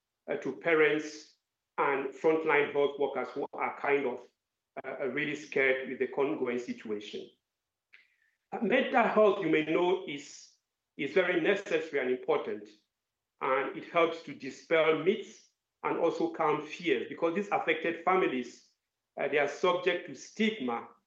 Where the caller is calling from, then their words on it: Bujumbura, Bujumbura Mairie, Burundi; I'm speaking from Bujumbura, Burundi